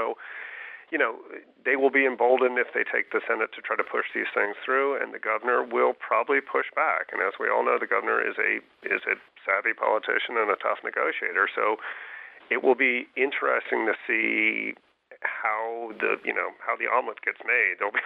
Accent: Missouri, United States; I mean, I grew up in Missouri

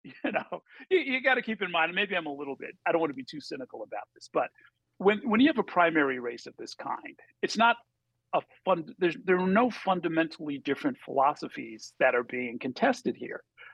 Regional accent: New Rochelle, New York, United States; because I grew up in Westchester, in New Rochelle.

